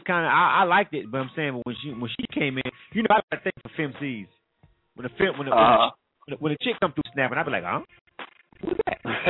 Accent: Panama City, Florida, United States; now in Atlanta, United States; I'm from Panama City.

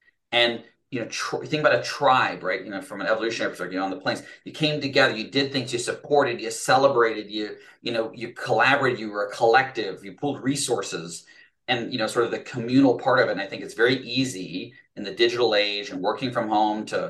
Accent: Fort Collins, Colorado, United States; There we go. My hometown.

